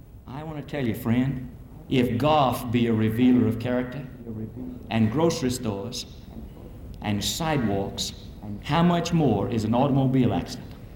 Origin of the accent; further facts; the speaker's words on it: Opelika, Alabama, United States; I worked for a while in the A&P store in my hometown of Opelika, Alabama.